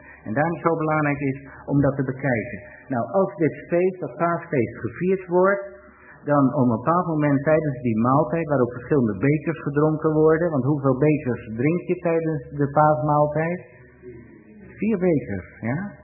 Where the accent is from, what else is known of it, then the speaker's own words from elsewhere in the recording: Netherlands; Maar laten we als Nederlanders, eens kijken wat hier in het land allemaal gebeurt.